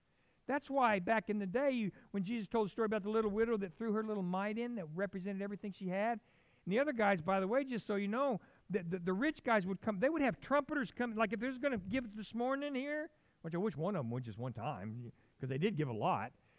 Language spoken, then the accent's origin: English; California, United States; moved away; also born or lived in Oklahoma; I went back on staff, and I guess because I was from California